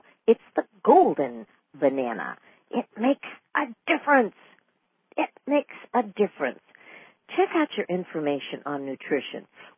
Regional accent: Pacific Northwest, United States; In fact, most of the time, we'll tell people when we're from the Pacific Northwest that you don't grow old in the Pacific Northwest, you rust.

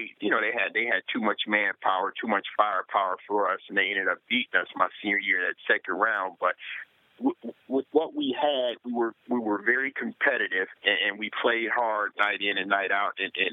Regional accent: Toledo, Ohio, United States; I think growing up in Toledo, Ohio, you were a Michigan fan because Michigan is only about 30 minutes from Toledo.

